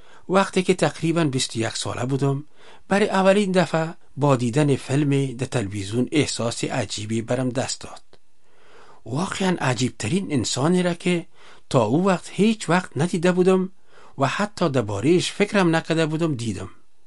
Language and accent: Persian; Kabul, Afghanistan; born there; ما در شهر کابل به دنیا آمدیم.